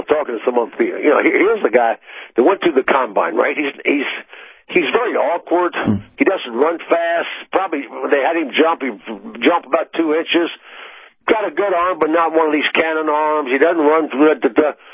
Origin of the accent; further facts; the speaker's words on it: Atlanta, Georgia, United States; enjoy a Super Bowl here in my hometown of Atlanta.